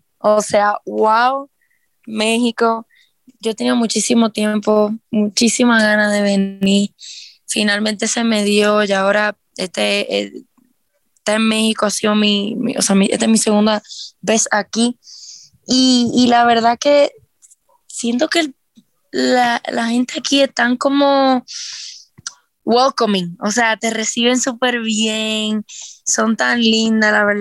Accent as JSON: {"language": "Spanish", "country": "Dominican Republic", "said": "de República Dominicana"}